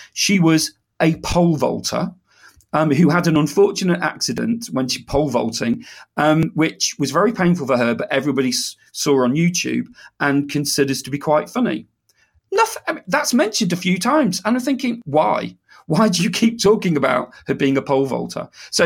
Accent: Beirut, Beirut Governorate, Lebanon; Well, I was brought up in Beirut, and nothing is ever made of that.

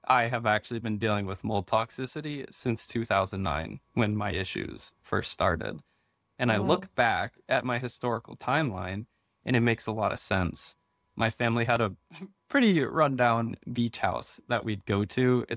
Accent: East Coast, United States; I grew up on the East Coast, so I'm familiar with what it is, but I haven't seen them out here.

